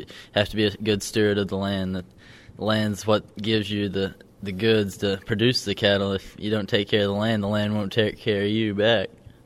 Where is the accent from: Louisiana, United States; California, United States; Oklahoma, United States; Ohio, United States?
Oklahoma, United States; Madill; I'm from Medill, Oklahoma.